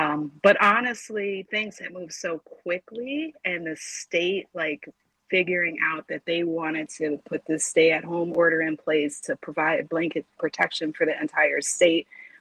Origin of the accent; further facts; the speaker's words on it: Milwaukee, Wisconsin, United States; He was like much better climate than coming back to Milwaukee, even though I'm from Milwaukee.